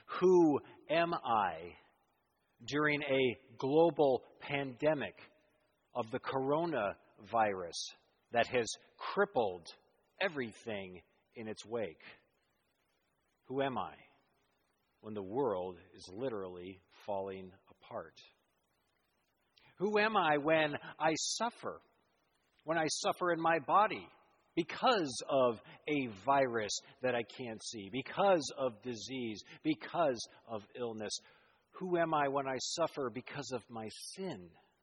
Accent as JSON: {"language": "English", "country": "United States", "said": "I'm an American citizen."}